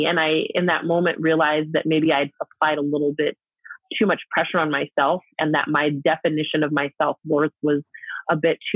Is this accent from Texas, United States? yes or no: no; Denver, Colorado, United States; Yeah. I grew up in Denver in Park Hill.